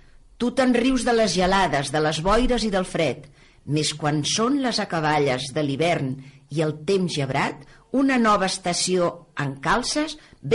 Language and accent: Catalan; Catalonia, Spain; Però com que jo soc catalana, tinc dos idiomes, el meu i el del país veí.